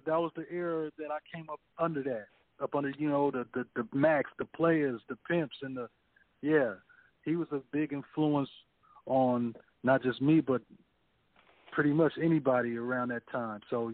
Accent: California, United States; It's like, you know, I'm from the Bay, you from the Bay.

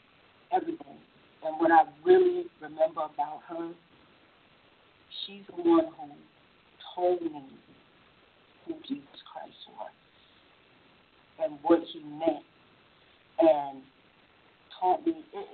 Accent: Queens, New York, United States; Yeah, I can relate to that because I'm also from South Jamaica, Queens, and it's not it wasn't easy, you know, in our time.

